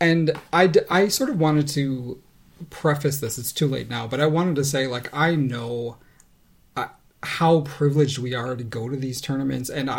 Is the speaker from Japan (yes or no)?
no; Canada; Because I am so Canadian in these spaces. I say sorry.